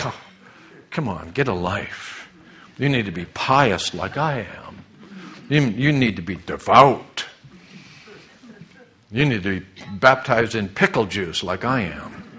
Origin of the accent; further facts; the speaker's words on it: La Puente, California, United States; also born or lived in West Covina; Oftentimes would be in church in West Covina where we grew up in La Puente area.